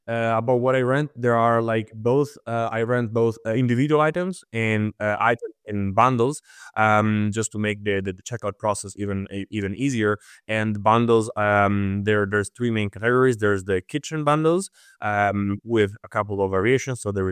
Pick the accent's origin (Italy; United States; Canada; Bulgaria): Italy; English is a second language; moved away as an adult; also born or lived in Germany; now in Netherlands; I moved to Germany. I'm originally from Italy. I moved to Germany in September 2021, and already in the August of 2022, I moved to the Netherlands as an exchange